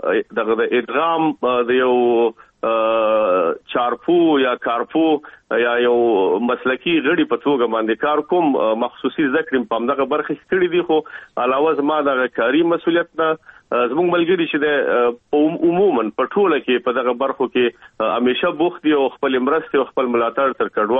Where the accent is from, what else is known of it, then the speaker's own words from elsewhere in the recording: Kabul, Afghanistan; moved away as an adult; افغانستان کې خو په کابل کې مونږ اوسېدلو، او هلته زما اوبر دومره نه و. تقریبا په یوویشت کلنۍ کې زه د افغانستان نه راوتلی یم